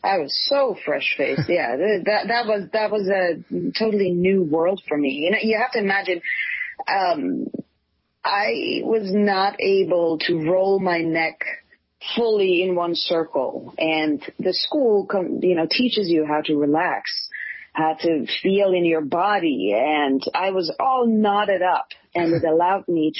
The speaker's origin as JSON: {"language": "English", "country": "Switzerland", "tie": "born or raised there", "said": "because I grew up in Switzerland, you know, no one was an actor around me."}